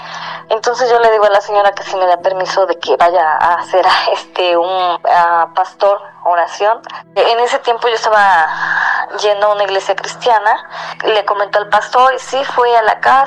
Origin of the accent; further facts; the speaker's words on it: Xalapa, Veracruz, Mexico; now in Mexico City, Mexico; Yo tengo 10 años viviendo aquí en la Ciudad de México. Me casé y me vine a vivir con mi esposo aquí. Yo soy de Xalapa, Veracruz.